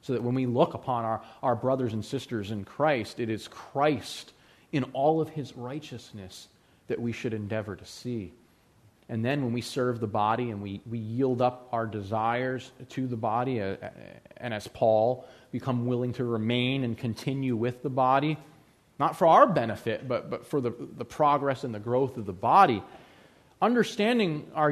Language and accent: English; Pennsylvania, United States; also born or lived in Georgia; even though I was born and raised here in Pennsylvania, for 8 years in Georgia, I picked up some of that "y'all" a little bit.